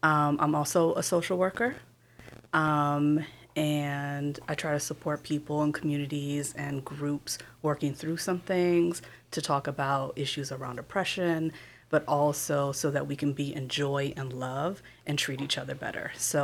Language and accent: English; Rochester, New York, United States; also born or lived in Los Angeles; Not born, but yes, raised since I was Rochester. 2 years old.